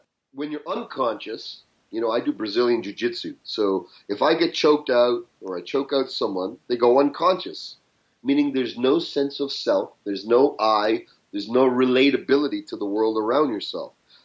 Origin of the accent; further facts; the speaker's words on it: Canada; accent: Canadian; I'm of Indian descent, although my accent is Canadian because I'm raised in Canada, but I have deep Indian roots